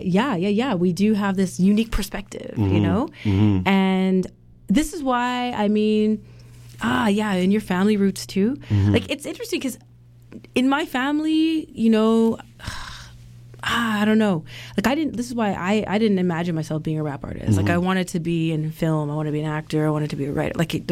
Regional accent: Vancouver, British Columbia, Canada; That's the uniqueness about being Canadian too, honestly.

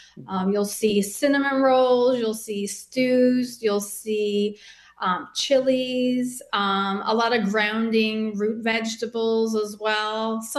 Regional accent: Newfoundland and Labrador, Canada; So I'm originally from Newfoundland, and this book really taps into Atlantic Canada cuisine.

